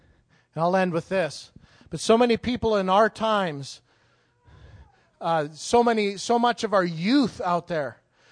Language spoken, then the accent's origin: English; Canada; I grew up in Canada